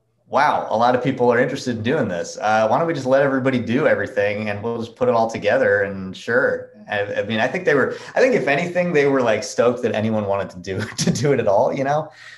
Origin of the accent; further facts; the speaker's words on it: Manhattan Beach, California, United States; I grew up in Manhattan Beach, which was definitely the South Bay in Southern California